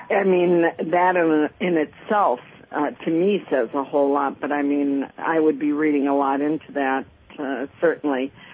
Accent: United States; as a Palestinian growing up in America

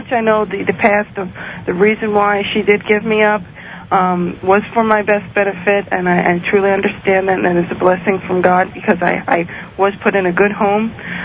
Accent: New York City, New York, United States; New York City.

